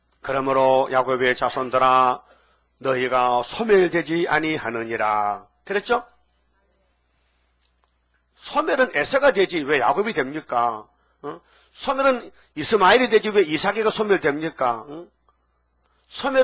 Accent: Dain, North Gyeongsang, South Korea; 제가 어릴 때 미국 사람들이 우리 다인면을 지나가면서 미군 트럭이 지나갔대요.

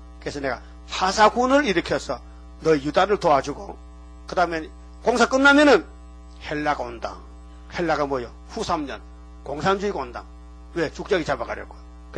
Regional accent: Uiseong, North Gyeongsang, South Korea; 경상도 선산 우리 고향에서 백리백 안돼. 예? 의성에서 선산이 백리백 안돼.

